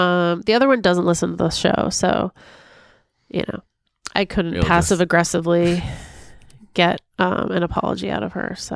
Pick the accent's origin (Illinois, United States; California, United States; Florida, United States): California, United States; She and I grew up together in California